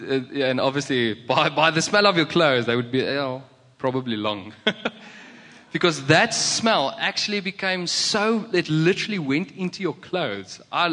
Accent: South Africa; accent: Afrikaans; English is a second language; And the Afrikaners, so I'm Afrikaans, if you can hear by my accent.

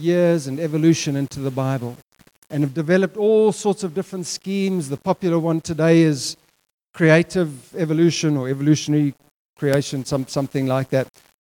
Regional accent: Cape Town, Western Cape, South Africa; I come from Cape Town.

